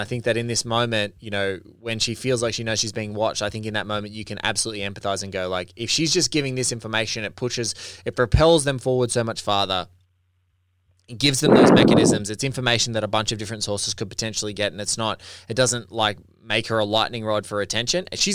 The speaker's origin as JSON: {"language": "English", "country": "Australia", "said": "maybe it's more pronounced for me because I'm Australian and like I look at our country and we're, you know, 20, 25 million people"}